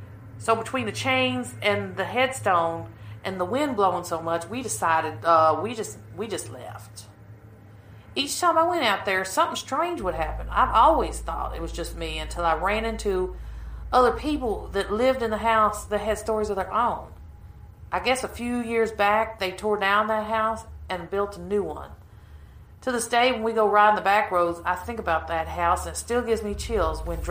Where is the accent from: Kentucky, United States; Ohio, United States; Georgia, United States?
Kentucky, United States; I'm from Kentucky.